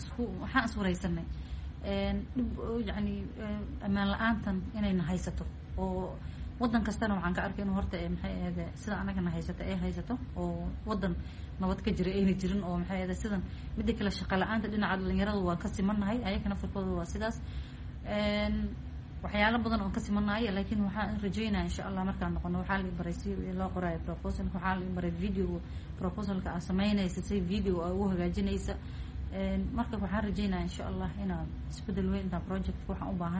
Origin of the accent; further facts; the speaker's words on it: Garissa, Garissa County, Kenya; Waxaan ka imaaday Kenya magaalada waxaan ka imaaday Garissa.